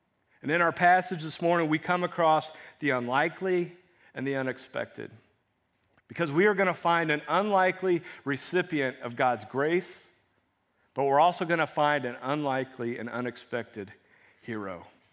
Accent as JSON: {"language": "English", "region": "Missouri", "country": "United States", "said": "I'm from Central Missouri, all right?"}